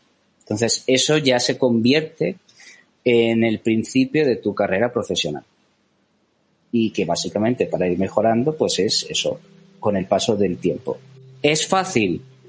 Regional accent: Balearic Islands, Spain; soy de Mallorca y cuando yo empecé a estudiar no existía en Mallorca, vamos a decir, unos estudios que fueran sobre videojuegos

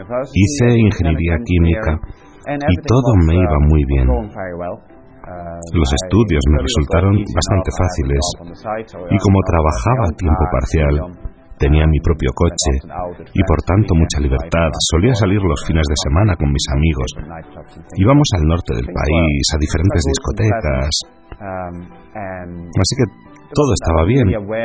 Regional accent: the north, Netherlands; Nací y crecí en los Países Bajos. Mi familia la constituíamos mis padres, mi hermano, mi hermana y yo. Vivíamos en el norte del país.

